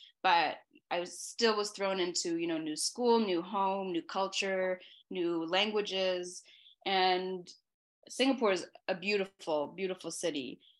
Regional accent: Vancouver, British Columbia, Canada; So I'm born and raised in Vancouver mostly. You know, I call Vancouver my home by far. My mom is from Hong Kong. She's born and raised there. My dad is Chinese Mauritian.

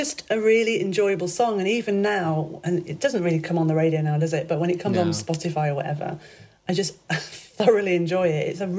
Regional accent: Knaresborough, Yorkshire and the Humber, United Kingdom; In my hometown of Knaresborough, there was a club called Night Out

